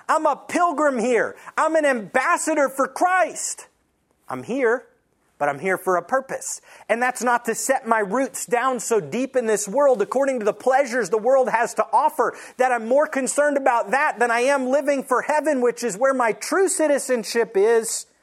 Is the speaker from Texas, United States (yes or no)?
yes; Texas, United States; As an American, as a Texan